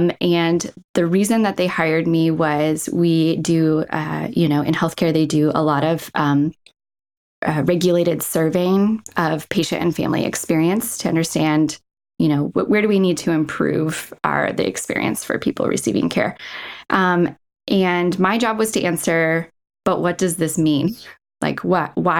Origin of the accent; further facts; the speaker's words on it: Iowa, United States; that I hadn't experienced growing up in Iowa